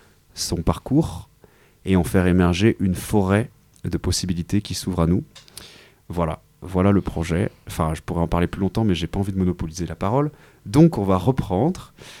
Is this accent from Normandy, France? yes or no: no; Paris, Île-de-France, France; born there; also born or lived in Washington / London; Moi, je suis né à Paris. J'ai vécu dans un milieu élitiste. J'ai vécu à Washington, j'ai vécu à Londres. J'étais dans un lycée qui fait la une des journaux depuis le début de la rentrée, Stanislas.